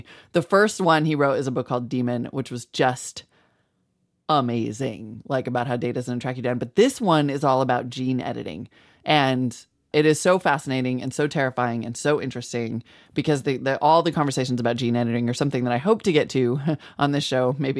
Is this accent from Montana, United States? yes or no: yes; Montana, United States; I mean, it's, you know, I'm from Montana, which is pretty close.